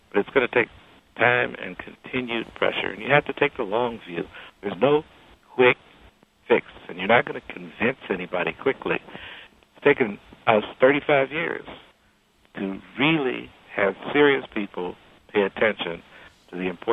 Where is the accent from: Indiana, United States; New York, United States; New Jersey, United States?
Indiana, United States; East Chicago; I started out to become a general practitioner of medicine in my hometown of East Chicago, Indiana. And I'm from a low-income family.